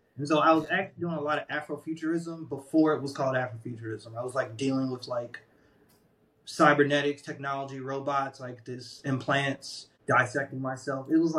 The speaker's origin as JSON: {"language": "English", "town": "Woodlawn", "region": "Maryland", "country": "United States", "tie": "born or raised there", "said": "I grew up in Baltimore County in Woodlawn. It's like 10 minutes outside. Really, it's 5 minutes from the city line, Baltimore city line."}